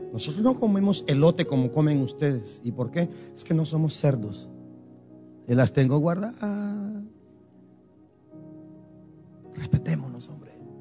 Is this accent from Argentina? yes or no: no; Guatemala; Soy guatemalteco. Y por serlo, muchos me odian.